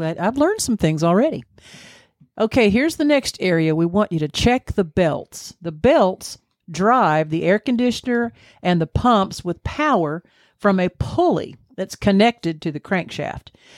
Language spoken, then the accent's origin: English; Alabama, United States; also born or lived in Tennessee; And we grew up in Alabama and Tennessee, so it was hot.